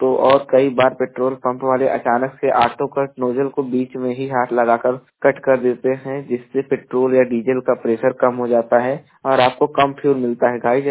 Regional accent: Jaunpur, Uttar Pradesh, India; मैं उत्तर प्रदेश के जौनपुर जिले का निवासी हूं

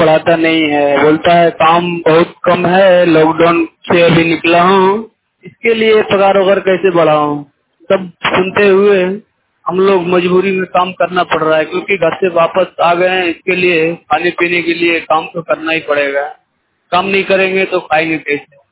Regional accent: Bihar, India; now in Ahmedabad, India; मैं बिहार के रहने वाला हूँ, अहमदाबाद गुजरात में काम करता हूँ।

